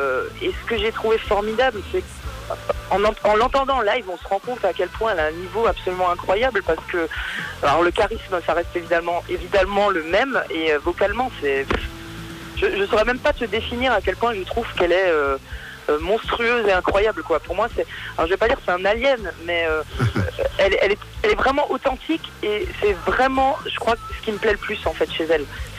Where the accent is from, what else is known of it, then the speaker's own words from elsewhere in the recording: Grand Est, France; On se croyait un petit peu chez nous, en Alsace.